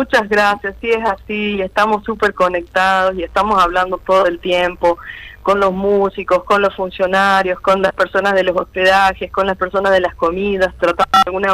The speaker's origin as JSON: {"language": "Spanish", "town": "Humahuaca", "region": "Jujuy", "country": "Argentina", "said": "sobre todo en la cultura de donde vengo, ¿no? En la cultura de Humahuaca, la comunidad era algo principal"}